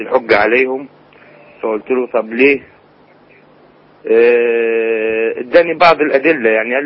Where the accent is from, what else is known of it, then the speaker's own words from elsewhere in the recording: Egypt; ايه رأيه في بعض الدعاء والمشايخ الموجودين عندنا في مصر.